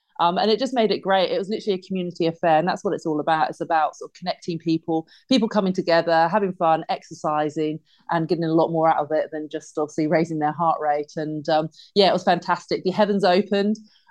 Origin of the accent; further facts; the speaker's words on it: Bournemouth, South West England, United Kingdom; since obviously being growing up in the UK and growing up in Bournemouth